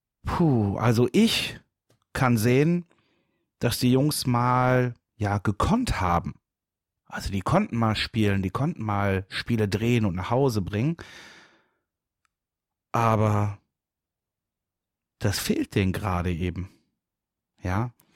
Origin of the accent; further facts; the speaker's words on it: Dortmund, North Rhine-Westphalia, Germany; ich komme ja ursprünglich auch aus Dortmund